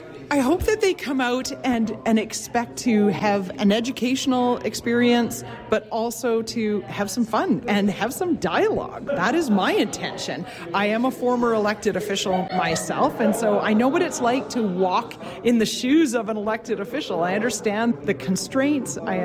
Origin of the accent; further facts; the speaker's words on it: Golden, British Columbia, Canada; from Strategic Leadership Solutions, and I'm from Golden, BC.